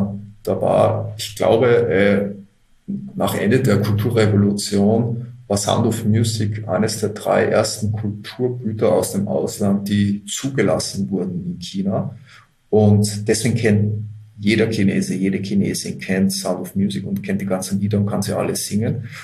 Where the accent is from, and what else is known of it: Austria